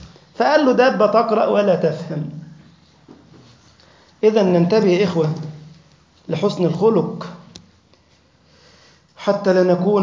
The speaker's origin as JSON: {"language": "Arabic", "country": "Egypt", "said": "فكان صاحبنا عندنا في مصر يقعد بعد اذان الظهر ساعة"}